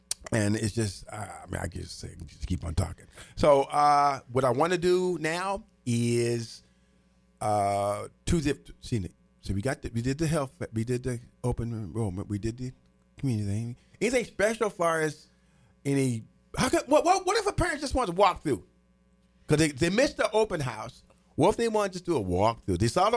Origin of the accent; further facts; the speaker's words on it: Terre Haute, Indiana, United States; Like I said, my hometown was Terre Haute. And I went to Gerstmeyer. I went to Wiley. I went to State Laboratory.